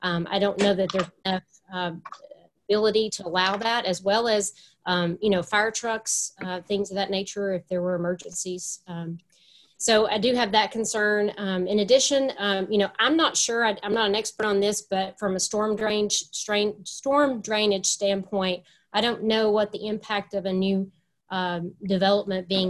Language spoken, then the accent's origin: English; Tennessee, United States; We grew up in East Tennessee, so we're natives